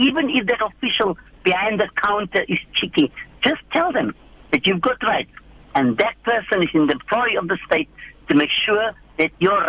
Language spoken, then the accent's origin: English; South Africa; as South African citizens, we need to stand up for our rights. We need to take our place.